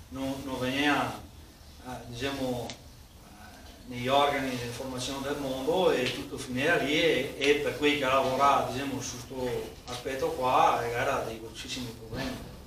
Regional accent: Veneto, Italy; noi altri, come Veneti, che abbiamo 1100 anni di storia

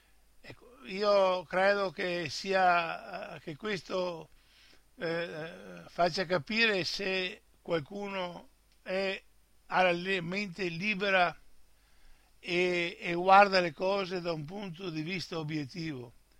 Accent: Veneto, Italy; Noi come veneti ci limitiamo a parlare della provincia di Belluno

